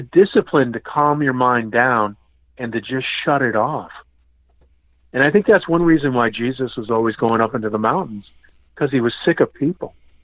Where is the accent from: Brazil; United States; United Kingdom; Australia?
United States; Connecticut; also born or lived in Boston; You're from Pennsylvania, and I grew up in Connecticut, but I'm from Boston.